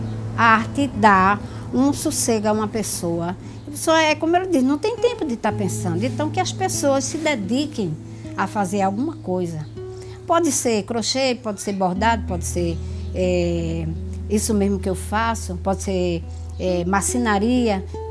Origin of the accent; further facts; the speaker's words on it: Vicência, Pernambuco, Brazil; eu nasci e me criei aqui em Vicência.